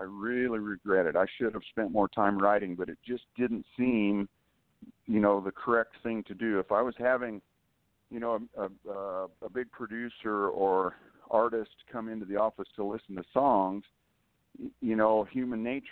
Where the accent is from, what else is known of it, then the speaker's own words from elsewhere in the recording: Las Vegas, New Mexico, United States; born there; Well, I was born in Northeast New Mexico. The little town is Las Vegas, New Mexico, which was actually the original Las Vegas.